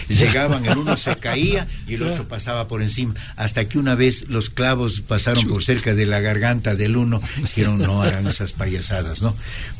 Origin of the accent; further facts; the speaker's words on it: Ecuador; Soy longo, pero ecuatoriano